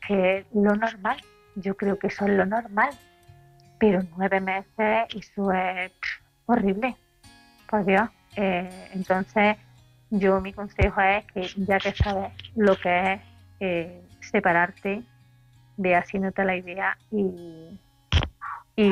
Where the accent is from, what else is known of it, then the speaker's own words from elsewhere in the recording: Córdoba, Andalusia, Spain; de Córdoba